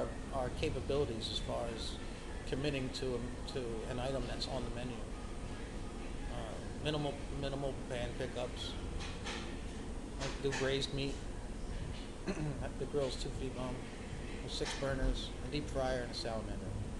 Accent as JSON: {"language": "English", "town": "Philadelphia", "region": "Pennsylvania", "country": "United States", "tie": "born or raised there", "also_born_or_lived": "New York City / Los Angeles", "moved": "as an adult", "said": "I grew up in Philadelphia. Huh. And I worked in professional kitchens in Philadelphia for about 2 years. Then I moved to New York City."}